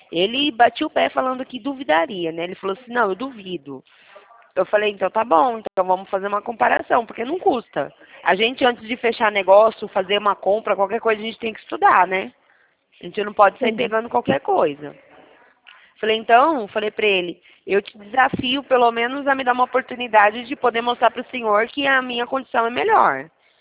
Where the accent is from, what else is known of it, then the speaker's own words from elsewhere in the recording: São Carlos, São Paulo, Brazil; Eu sou aqui da cidade de São Carlos